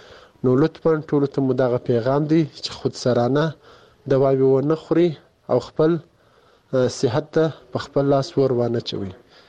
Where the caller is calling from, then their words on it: Kandahar, Afghanistan; د کندهار ولایت د سور لسمینا یې څخه تاسو ته پیغام ژدم. زه دلته په کندهار کې په یو شخصي روغتون کې د فارمسیست په حیث دنده اجرا کوم.